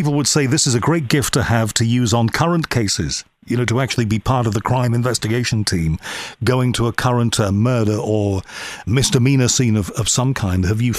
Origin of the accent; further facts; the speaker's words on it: Liverpool, North West England, United Kingdom; I'm originally from Liverpool, UK.